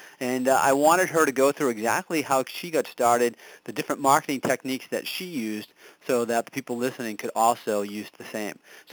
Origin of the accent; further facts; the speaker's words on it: Massachusetts, United States; I'm from Massachusetts. She's from Connecticut.